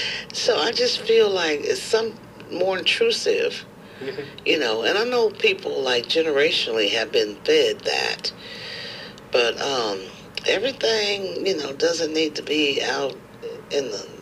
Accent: the South, United States; accent: southern; And that's my southern accent right now.

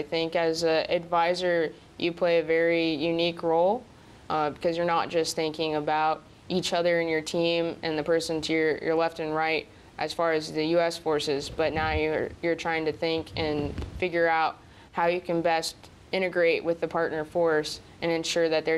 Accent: Indiana, United States; I'm originally from Indiana, sir.

